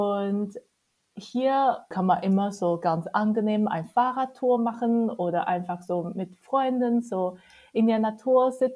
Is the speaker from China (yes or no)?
yes; Hangzhou, Zhejiang, China; now in Dresden, Germany; Die haben so eine Bruderschule, Kooperationsschule in Hangzhou. Das ist auch in der Nähe von Shanghai und auch meine Heimatstadt.